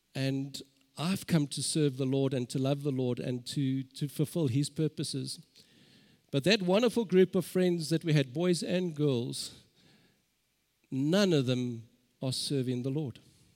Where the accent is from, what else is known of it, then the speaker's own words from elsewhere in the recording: Germiston, Gauteng, South Africa; I grew up in Germiston, and we had a wonderful opportunity.